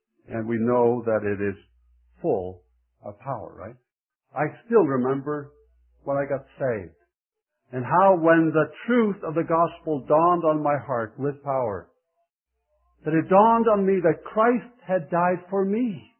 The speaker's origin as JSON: {"language": "English", "country": "Faroe Islands", "tie": "born or raised there", "said": "as I stood there on the pier in my hometown, after traveling all that way to the Faroe Islands, recognizing I was half hour late"}